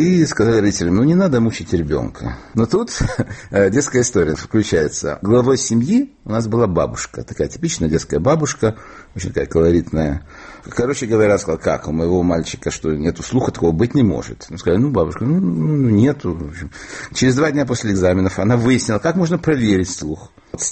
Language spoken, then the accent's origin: Russian; Odesa, Odesa Oblast, Ukraine; Я потомственный одессит.